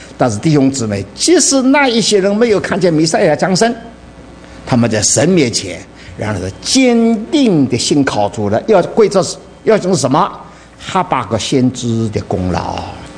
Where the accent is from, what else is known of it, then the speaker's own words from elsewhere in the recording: China; 我们都是中国人，是儒家的影响了